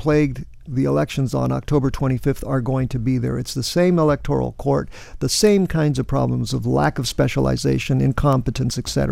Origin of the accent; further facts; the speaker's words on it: Bolivia; I'm originally from Bolivia, as you know.